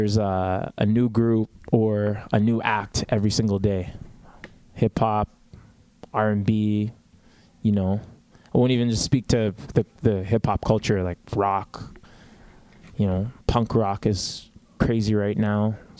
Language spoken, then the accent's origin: English; Winnipeg, Manitoba, Canada; I grew up in Winnipeg. but I grew up, I went to high school in Fort Richmond Collegiate, and then I grew up around that area too. So like the south end of the city.